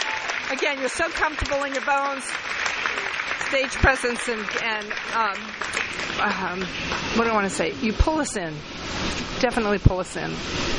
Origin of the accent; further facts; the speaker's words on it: San Francisco, California, United States; I'm from San Francisco, California, with the pleasure and honor of evaluating your overall impression today